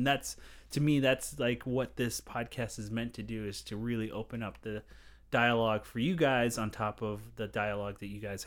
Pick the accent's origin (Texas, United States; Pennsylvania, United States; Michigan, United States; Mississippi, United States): Pennsylvania, United States; Allentown; I think I've heard of that. I grew up in Allentown.